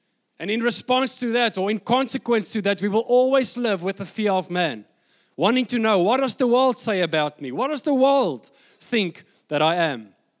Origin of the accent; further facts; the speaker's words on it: Bloemfontein, Free State, South Africa; also born or lived in Welkom / Port Elizabeth; I was born in Welkom. So if you had to ask me, where are you from? Well, I would say I was born in Welkom. And then luckily, by God's grace, we moved to Bloemfontein when I was pretty young. And that's where I grew up.